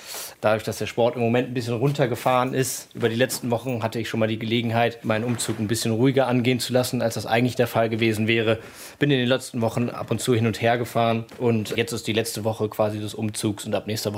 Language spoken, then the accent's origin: German; Hamburg, Germany; Und dann wollte ich zurück nach Hamburg gehen, in meine Heimatstadt